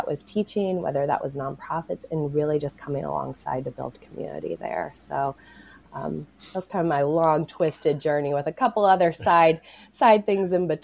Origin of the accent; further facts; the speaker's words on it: Tennessee, United States; So talk about growing up in East Tennessee. One of our field trips was actually to the prison, for better or worse.